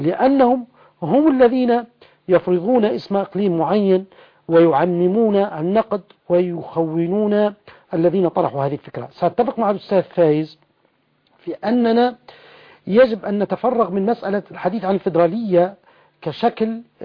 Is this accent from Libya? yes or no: yes; Libya; فأنا ليبي بكل ما تحمل الكلمة من معنى، وأنا قبل أن أكون ليبيا أنا عربي، وقبل أن أكون عربيا أنا مسلم،